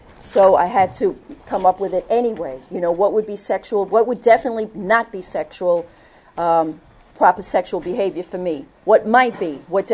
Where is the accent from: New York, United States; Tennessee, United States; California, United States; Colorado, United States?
New York, United States; Brooklyn; I grew up in Brooklyn. I hung out in Coney Island. I hung out in Jamaica. I hung out in Harlem.